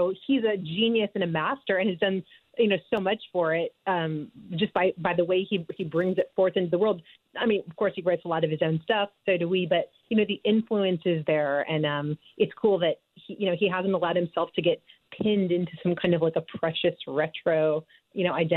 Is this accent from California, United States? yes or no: no; Kansas City, Missouri, United States; Yeah, I'm from Kansas City. And, you know, I grew up playing classical music.